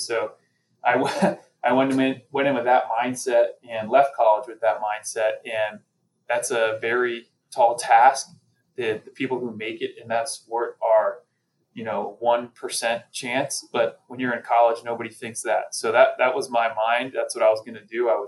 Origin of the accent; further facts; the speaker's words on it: St. Petersburg, Florida, United States; I was from the St. Petersburg, Tampa area.